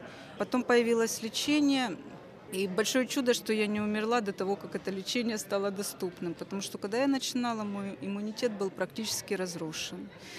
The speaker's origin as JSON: {"language": "Russian", "town": "Donetsk", "region": "Donetsk Oblast", "country": "Ukraine", "said": "Я из Донецка."}